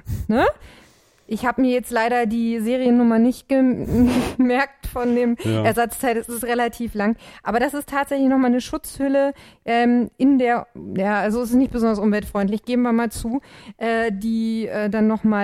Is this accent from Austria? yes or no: no; Lower Saxony, Germany; born there; ich komme ja aus dem VW-Land, ne? Also bin ja nur ein paar Kilometer von Wolfsburg entfernt geboren.